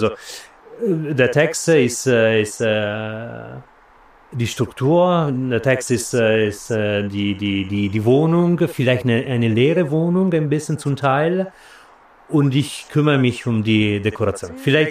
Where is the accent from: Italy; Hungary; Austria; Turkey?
Italy; German is a second language; now in Berlin, Germany; ich komme ursprünglich aus Italien, wie vom Akzent auch eventuell rauszuhören ist. Ich lebe in Berlin aber seit länger als 10 Jahren